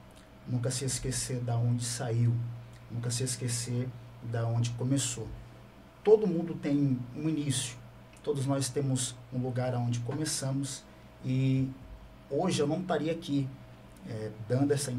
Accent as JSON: {"language": "Portuguese", "region": "São Paulo", "country": "Brazil", "tie": "born or raised there", "said": "E eu sou nascido e criado de São Paulo, né? Comecei fazendo amigos, amizade em São Paulo. E quando eu tinha aproximadamente 12 anos de idade, né, meus pais decidiram se mudar para a Baixada."}